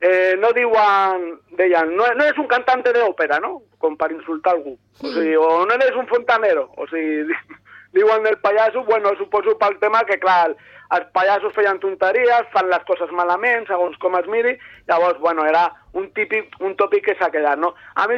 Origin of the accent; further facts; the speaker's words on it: L'Hospitalet de Llobregat, Catalonia, Spain; aquí per Catalunya jo soc d'Hospitalet